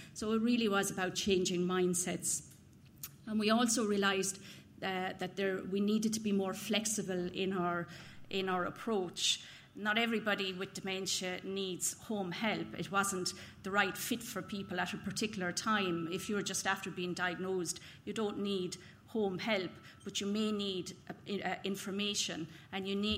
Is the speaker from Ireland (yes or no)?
yes; Munster, Ireland; So we're from South Tipperary. … this is Peggy, and we're the two nurse specialists working with the project.